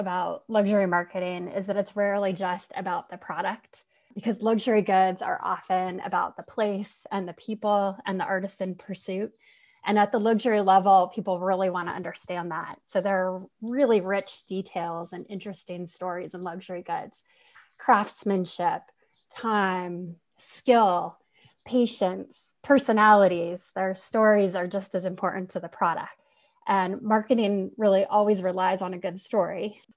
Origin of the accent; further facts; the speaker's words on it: Napa, California, United States; I grew up in Napa, and I'm actually a fourth generation Napan.